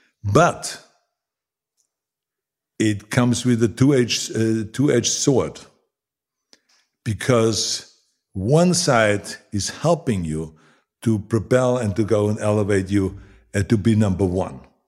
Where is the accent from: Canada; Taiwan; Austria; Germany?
Austria; now in United States; Now, I grew up in Austria. I'm very aware of Kristallnacht, or the Night of Broken Glass.